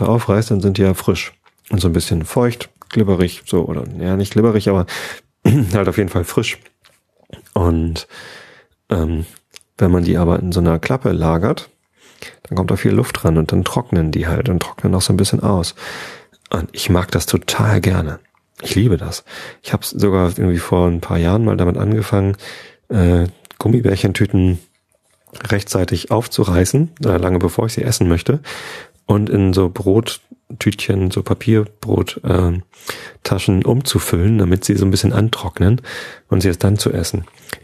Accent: Wistedt, Lower Saxony, Germany; Also ich bin in Visted aufgewachsen

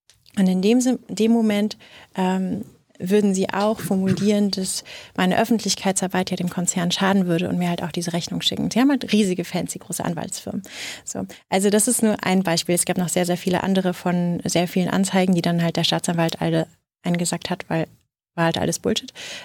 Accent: Rhineland, Germany; ich bin Rheinländerin

